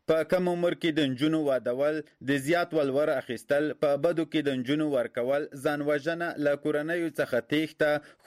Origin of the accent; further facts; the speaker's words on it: Afghanistan; زه د افغانستان یو له هغو مېرمنو څخه یم